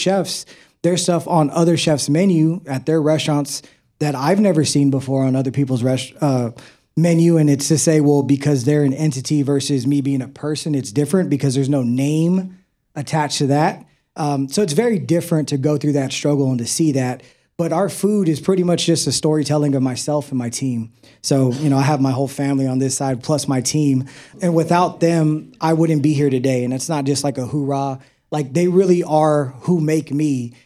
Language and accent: English; Texas, United States; I wasn't Mexican enough, even though I grew up in South Texas.